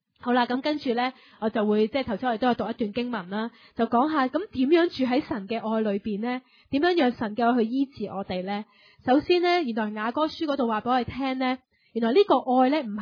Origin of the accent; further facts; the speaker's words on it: United States; 虽然我系美国人，应该唔会有事嘅吓。